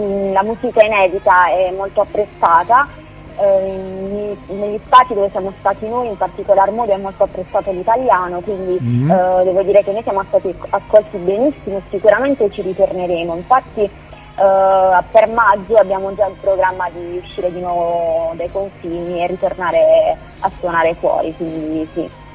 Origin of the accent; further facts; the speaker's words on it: Apulia, Italy; veniamo dalla Puglia, precisamente dalla provincia di Foggia, e siamo quattro componenti